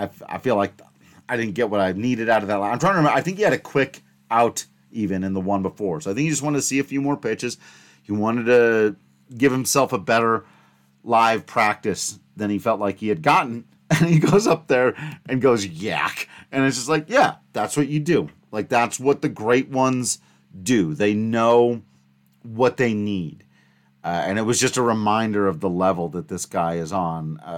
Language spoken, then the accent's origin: English; Grand Junction, Colorado, United States; in places like Grand Junction, which, yes, happens to be my hometown.